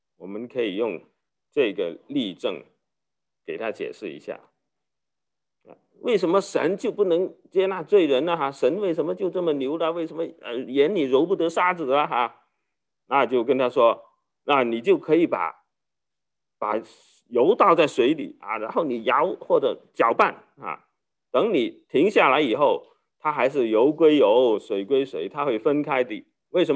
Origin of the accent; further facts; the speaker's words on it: China; 那么我们中国人对这个罪的理解是特别的困难